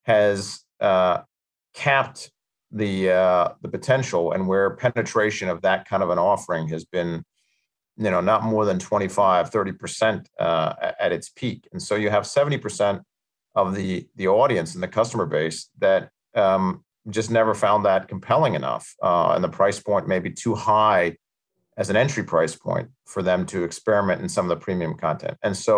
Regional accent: New York City, New York, United States; accent: American; So I'm a hybrid. So my father's French, my mother's American, hence the accent's American and the name is French. I grew up in New York, mostly New York City. Was born and raised in New York City, in Manhattan

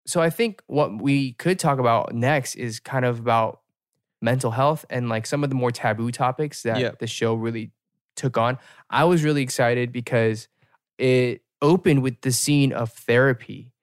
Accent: United States; Which to me, as an American, is the craziest thing, right?

